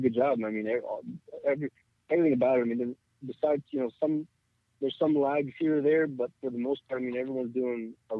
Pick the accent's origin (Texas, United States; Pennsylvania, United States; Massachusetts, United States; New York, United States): Texas, United States; Hey, I'm from Texas, man.